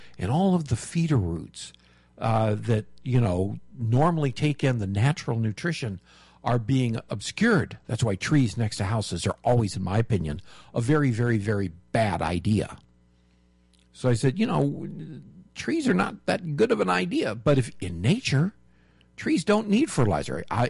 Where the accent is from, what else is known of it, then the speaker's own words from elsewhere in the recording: Michigan, United States; When I grew up in Michigan, we bought our produce from the farms.